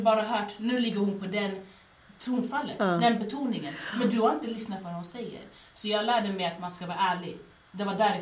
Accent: Jordbro, Stockholm County, Sweden; jag ändå är född och uppvuxen i Jordbro. Och det har format min identitet mot det bättre.

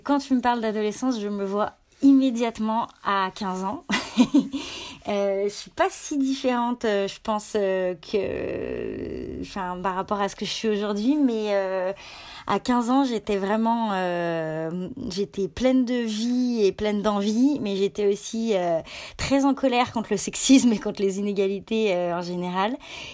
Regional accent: Annecy, Auvergne-Rhône-Alpes, France; J'ai grandi à Annecy, donc dans un coin en Rhône-Alpes où on est très skate, snowboard et compagnie.

